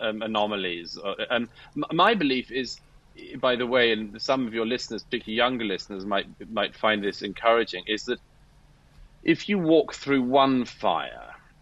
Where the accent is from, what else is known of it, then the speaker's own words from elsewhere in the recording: United Kingdom; born there; I always struggle, because I'm British by birth, with ever saying anything sort of about myself.